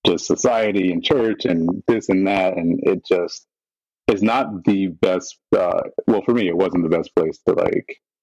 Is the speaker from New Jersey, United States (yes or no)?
no; South Carolina, United States; I am from South Carolina.